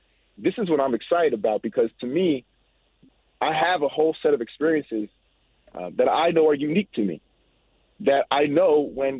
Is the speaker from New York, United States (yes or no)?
yes; Schenectady, New York, United States; growing up in Schenectady in a working class family